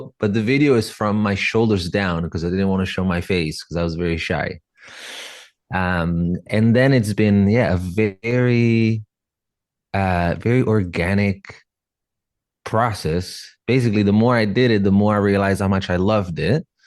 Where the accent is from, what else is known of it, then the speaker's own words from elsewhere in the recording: Rome, Lazio, Italy; And I was raised in the church in Italy, in Rome. I was born and raised in Rome.